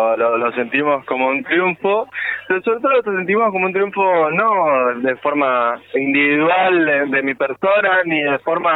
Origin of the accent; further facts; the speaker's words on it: Puerto Madryn, Chubut, Argentina; Somos 16 de Madryn, Chubut. Madryn, Rawson y Trelew, pero somos varios en realidad los procesados en la provincia por luchar.